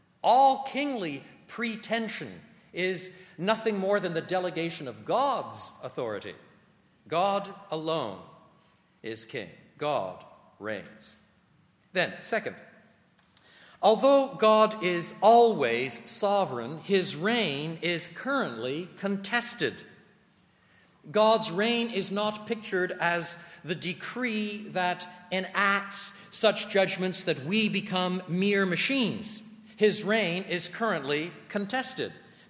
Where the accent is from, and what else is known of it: Canada